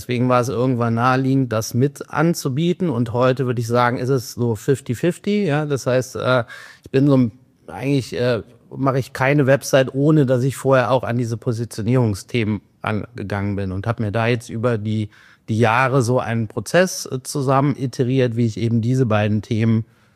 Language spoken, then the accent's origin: German; Cologne, North Rhine-Westphalia, Germany; Ich komme aus Köln, gestern hier angereist.